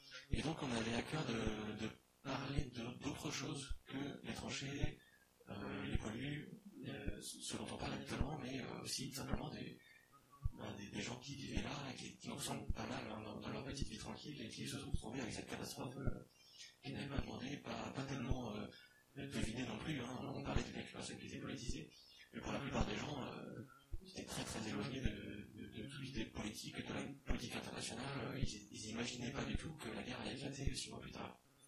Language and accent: French; La Rochelle, Nouvelle-Aquitaine, France; Je suis de La Rochelle au départ.